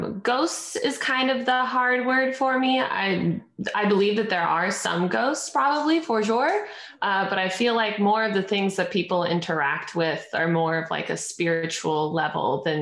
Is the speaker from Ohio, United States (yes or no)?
no; Alaska, United States; So I'm an Alaskan-grown girl. I was born and raised up in Alaska, and then since then, I've just been traveling the world.